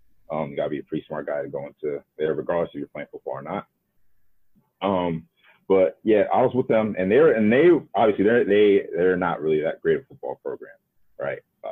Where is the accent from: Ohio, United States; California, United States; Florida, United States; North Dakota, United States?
Ohio, United States; And obviously growing up in Ohio, that's all people really care about.